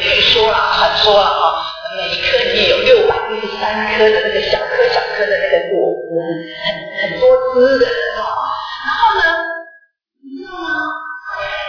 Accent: China; 像我们中国人也是有春联啊，挂在门口啊

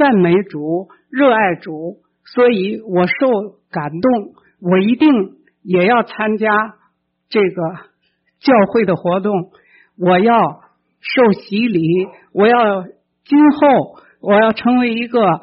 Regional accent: China; now in United States; 啊，我来自中国大陆。

